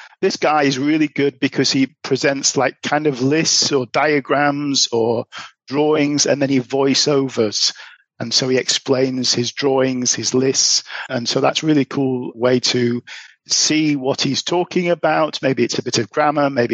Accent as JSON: {"language": "English", "country": "United Kingdom", "said": "for me as a Brit, I actually thought she was American."}